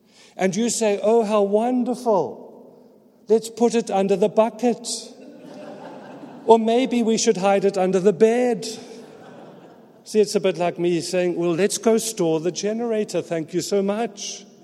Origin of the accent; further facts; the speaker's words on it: England, United Kingdom; I'm in Africa. We don't have these things in Africa. So there I am sitting in the cold and darkness, and I'm also English